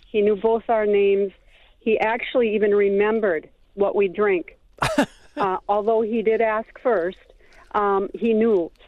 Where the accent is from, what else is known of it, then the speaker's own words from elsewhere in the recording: Wisconsin, United States; Growing up in Wisconsin, supper clubs are near and dear to my family's heart.